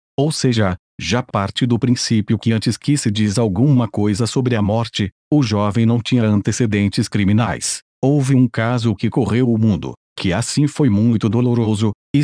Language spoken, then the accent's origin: Portuguese; Angola; o preto, eu, vinha de Angola.